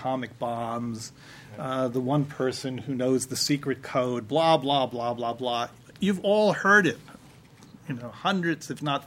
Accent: United States; I'm an American, and I have truly believed in some fundamental way in these institutions

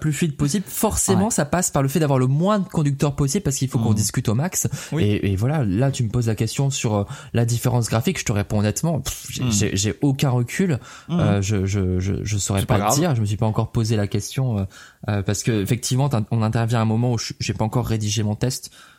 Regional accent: North, France; accent: Northern French; même si des fois j'entends mon accent du Nord.

